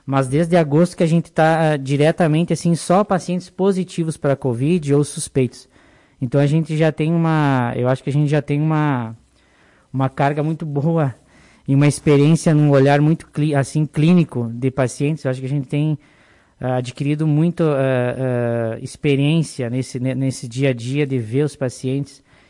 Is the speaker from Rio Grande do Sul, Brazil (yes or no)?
yes; Erechim, Rio Grande do Sul, Brazil; now in Lagoa Vermelha, Brazil; Eu sou de Erechim.